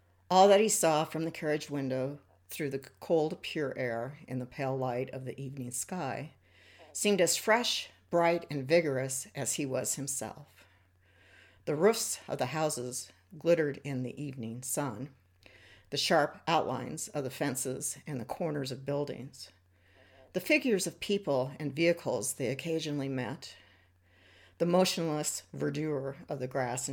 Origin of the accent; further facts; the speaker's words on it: the West, United States; I was born and I grew up in the American West and have spent most of my life here, except for 7 years in the Northeast right after college.